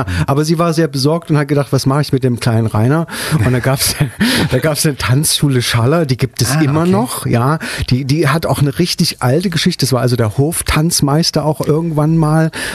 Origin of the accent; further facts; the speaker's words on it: Altenburg, Thuringia, Germany; born there; Also ich bin in Altenburg geboren und das Altenburg ist ein Städtle, sagt mal, ne? Städtle. Wo sich die immer ein bisschen gestritten haben. Man hat es zu Sachsen gehört und man hat es zu Thüringen gehört. Auf alle Fälle ist es eine sehr schöne Stadt